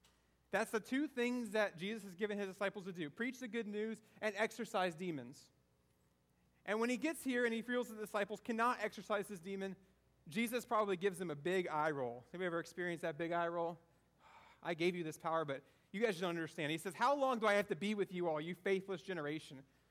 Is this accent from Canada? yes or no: no; the South, United States; I'm a Southerner too, I love my sweet tea.